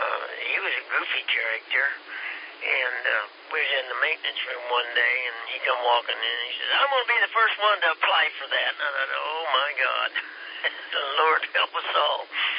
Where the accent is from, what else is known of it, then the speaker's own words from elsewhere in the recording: Kansas, United States; And you know, I'm from Kansas, home of Gunsmoke and Dodge City.